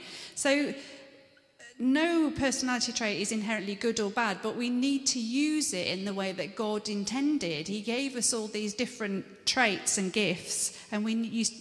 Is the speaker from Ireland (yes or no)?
no; United Kingdom; So I am white, I am British, I am female, I am 5'6", I am blue-eyed.